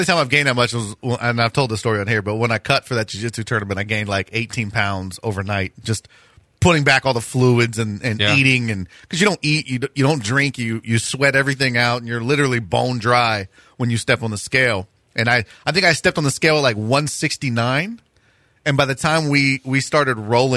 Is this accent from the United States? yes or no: yes; Texas, United States; Richard, I hate to tell you, but being born and raised in Texas, I probably say poem just as much as I do.